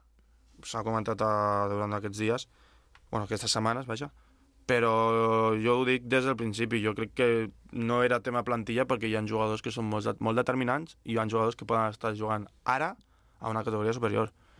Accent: Moja, Catalonia, Spain; és el meu poble i a mi m'agrada el Moja.

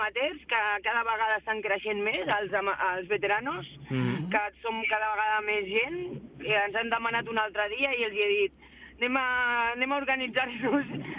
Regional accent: Olesa de Montserrat, Catalonia, Spain; Jo que soc d'Olesa, que també som un poblet

